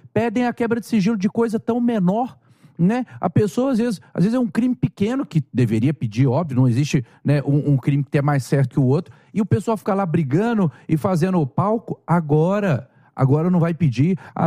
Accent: Minas Gerais, Brazil; falo aqui como mineiro também, represente o nosso povo, represente o nosso estado

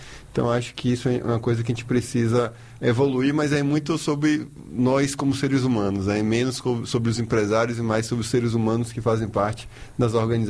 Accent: Alagoinhas, Bahia, Brazil; born there; Nasci em Alagoinhas.

